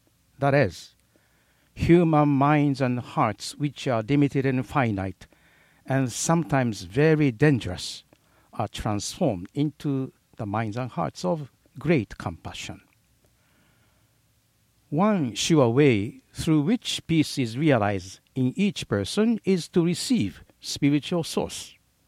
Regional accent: Hiroshima, Japan; I was born and raised in Hiroshima. When I was 4 years old, my hometown was totally devastated by the first atom bomb.

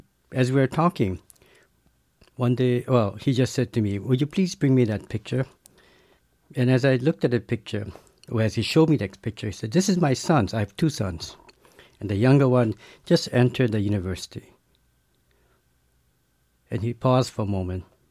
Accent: Hawaii, United States; he asked me, where are you from? Because my accent was different, and I said, Hawaii.

